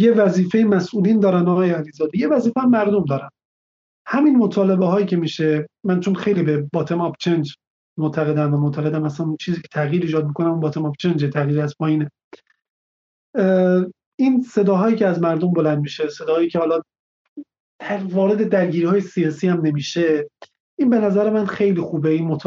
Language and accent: Persian; Mashhad, Razavi Khorasan, Iran; من مشهدی هستم